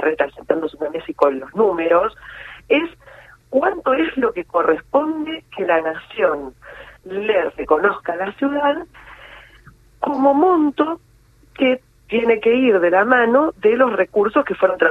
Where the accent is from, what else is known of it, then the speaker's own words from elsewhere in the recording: Buenos Aires, Argentina; a mí como porteña la verdad es que me preocupa